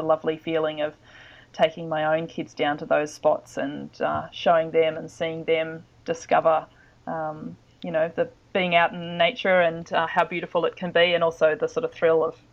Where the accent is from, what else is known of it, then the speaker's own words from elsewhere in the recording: Sydney, New South Wales, Australia; I grew up mostly in Sydney, but my grandparents have a property down on the south coast of New South Wales, and I used to go there a lot as a kid